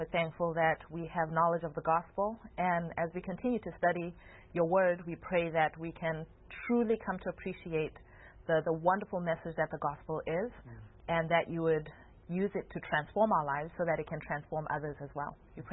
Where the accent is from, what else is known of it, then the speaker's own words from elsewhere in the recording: Zimbabwe; growing up in Zimbabwe